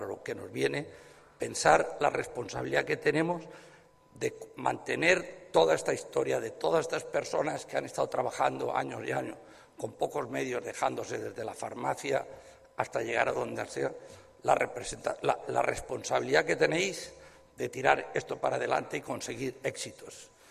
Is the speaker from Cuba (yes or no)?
no; Villarreal, Valencian Community, Spain; que soy de Villarreal, de Castellón, de todos los lados, de todos los pueblos de la provincia de Castellón